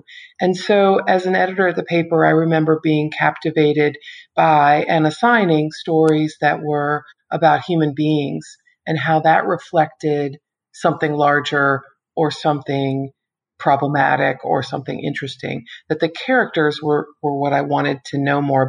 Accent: Maryland, United States; also born or lived in Philadelphia / North Carolina / Washington; I grew up in Maryland and went to school in Philadelphia and then worked in North Carolina, eventually came back to cover Congress in Washington and then began working for the Post.

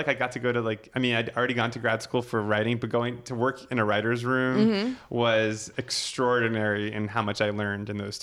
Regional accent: Boca Raton, Florida, United States; also born or lived in Long Island, New York; So I grew up in Boca Raton, Florida, in Long Island, New York, to a Jewish family.

